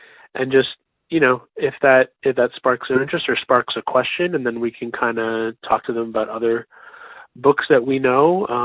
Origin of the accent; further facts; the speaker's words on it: Shrewsbury, Massachusetts, United States; also born or lived in Lowell / Denver; I'm not from here. I was born in Lowell, raised in Shrewsbury. And after I graduated from Boston University, I ended up living in Denver for about 8 years.